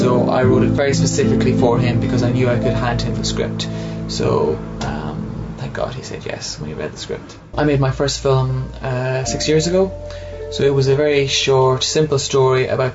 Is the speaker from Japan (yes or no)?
no; Midlands, Ireland; So he decides to take her to the Midlands, which is where I'm from.